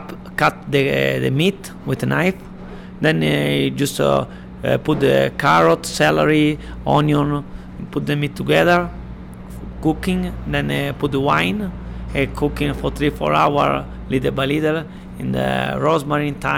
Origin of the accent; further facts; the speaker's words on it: Catania, Sicily, Italy; English is a second language; I'm from Catania